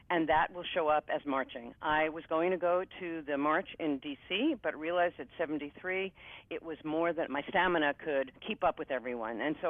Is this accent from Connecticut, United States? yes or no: yes; Connecticut, United States; I'm from Northwest Connecticut. I am a Jewish woman, a grandmother, a wife of 40-plus years, and a feminist from the second wave.